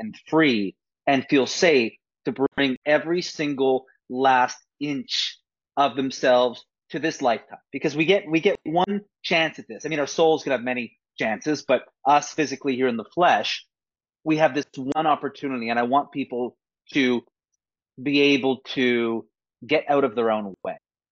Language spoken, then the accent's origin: English; Vancouver, British Columbia, Canada; So I'm in Vancouver, BC, Canada. So I am Canadian. I'm in a very similar climate to you, Safia, because I know you're in London. So it basically just rains cats and dogs all the time. I'm 36 years old